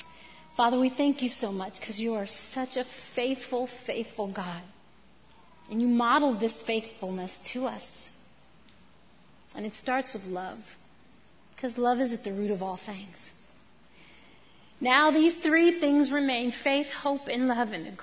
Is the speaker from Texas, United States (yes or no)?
yes; Corpus Christi, Texas, United States; I was raised in Corpus Christi, Texas. My daddy was a pastor from the time I was a baby.